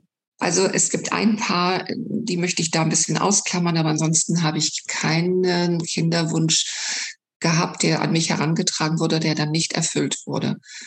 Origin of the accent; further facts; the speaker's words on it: Hanover, Lower Saxony, Germany; born there; now in Rhineland-Palatinate, Germany; Ja, ich komme gebürtig aus Hannover. Ich lebe im Moment in Rheinland-Pfalz.